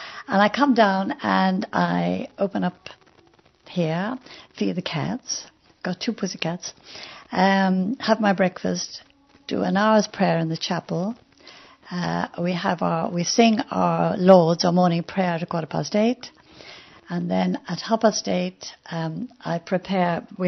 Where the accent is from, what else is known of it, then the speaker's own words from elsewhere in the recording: Ireland; I was come from Ireland